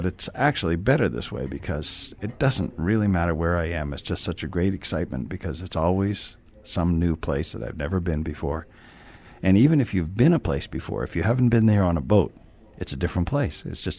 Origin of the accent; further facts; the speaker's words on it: United States; I mean, I am thoroughly American in many respects, and I love my culture.